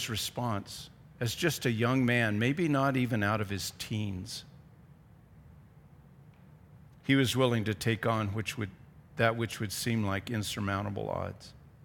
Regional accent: Midwest, United States; We're from the Midwest. We're independent. We're get-or-done people.

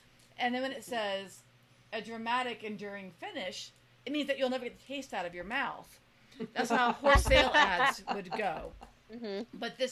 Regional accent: Miami, Florida, United States; I'm from Miami. What happened to me?

